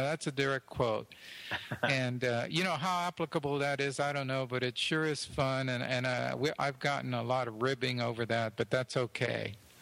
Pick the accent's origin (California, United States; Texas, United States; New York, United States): Texas, United States; Edinburg; Edinburgh, Texas, which is my hometown, is where I'm talking to you from tonight.